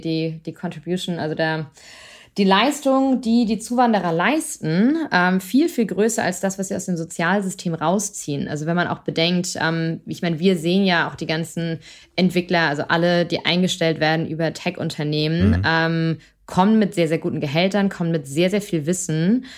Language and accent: German; Schleswig-Holstein, Germany; also born or lived in Hamburg; ich bin ja an der Grenze zu Dänemark aufgewachsen.